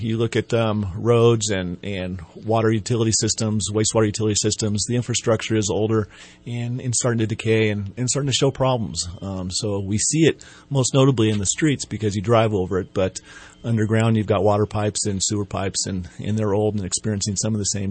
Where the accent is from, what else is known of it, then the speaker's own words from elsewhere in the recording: Weaverville, California, United States; I grew up in Weaverville, and you know, as most kids, went to college and got into engineering and went to the Bay Area for a while, and this was my trip home.